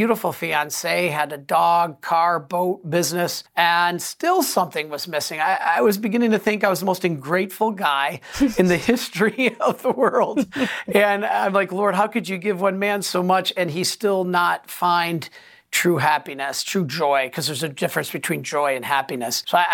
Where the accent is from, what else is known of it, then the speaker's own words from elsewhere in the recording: Detroit, Michigan, United States; Because back in Michigan, where I grew up in Detroit